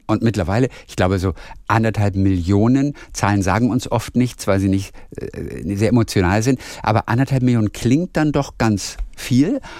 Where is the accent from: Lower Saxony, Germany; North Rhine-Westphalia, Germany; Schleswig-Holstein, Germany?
Schleswig-Holstein, Germany; Lübeck; Ich komme aus Lübeck